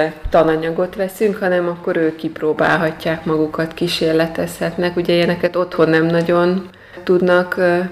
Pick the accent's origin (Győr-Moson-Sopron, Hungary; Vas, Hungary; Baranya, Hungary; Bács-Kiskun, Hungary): Bács-Kiskun, Hungary; Kiskunhalas; Törzsgyökeres kiskunhalasi vagyok. Itt végeztem a középiskolát a Szilágyi gimnáziumban, úgyhogy tulajdonképpen visszajöttem ide dolgozni. 2000-ben szereztem meg a diplomámat, és azóta itt dolgozom.